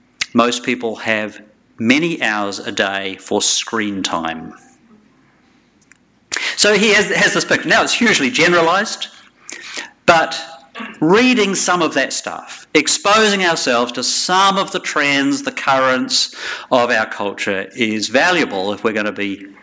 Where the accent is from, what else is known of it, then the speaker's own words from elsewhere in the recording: Melbourne, Victoria, Australia; I'm from Melbourne.